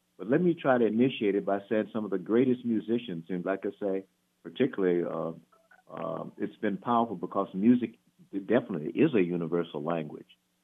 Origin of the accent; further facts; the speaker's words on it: Houston, Texas, United States; And being a Texan myself, being from Houston